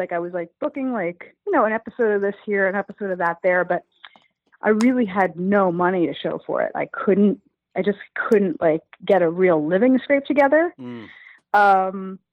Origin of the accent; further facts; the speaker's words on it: Brooklyn, New York, United States; and like, I'm a Jew from Brooklyn. What do I know about redneck?